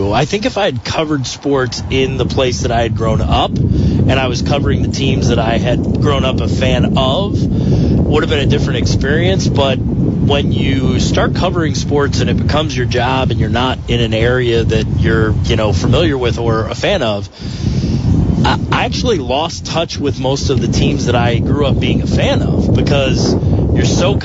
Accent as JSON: {"language": "English", "town": "Washington", "region": "District of Columbia", "country": "United States", "said": "I'm from Washington, D.C."}